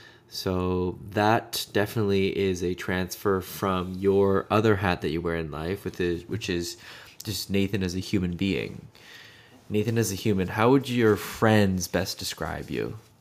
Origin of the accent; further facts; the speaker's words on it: Toronto, Ontario, Canada; we were born and raised in Toronto. We lived in the Riverdale area and had a really nice upbringing.